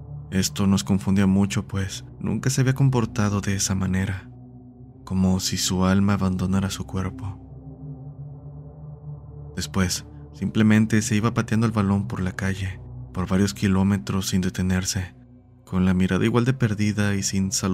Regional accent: Corinto, Chinandega, Nicaragua; cuando tenía alrededor de 7 años, en Corinto, municipio de Chinandega, lugar de donde soy oriundo.

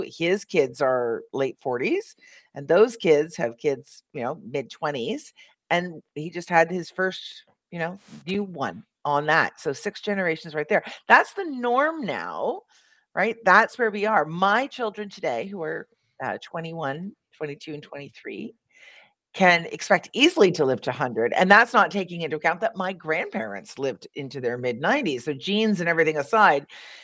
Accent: Niagara Falls, Ontario, Canada; I grew up in Niagara Falls. So I grew up cheering, for Buffalo because that's where you

